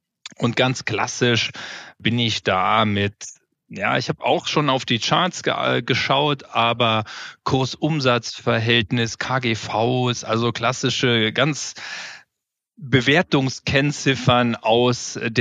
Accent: Saarland, Germany; moved away as an adult; Ich bin da aufgewachsen, habe da meine Wurzeln zur Schule gegangen.

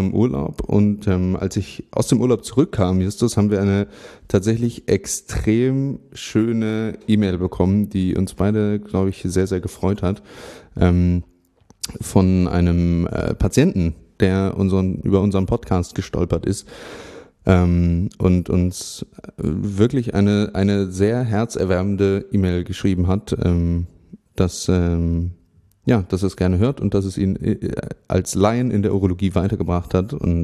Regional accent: Berlin, Germany; Berlin, meine Heimatstadt

